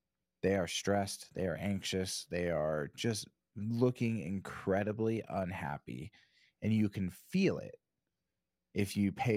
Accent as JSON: {"language": "English", "region": "California", "country": "United States", "tie": "born or raised there", "said": "Growing up in California, I do that too. I've never measured distance in miles."}